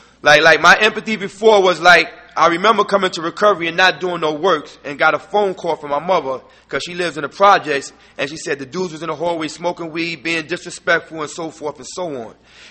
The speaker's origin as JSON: {"language": "English", "region": "New York", "country": "United States", "said": "And, we drove from a long distance as well, right? We're from New York."}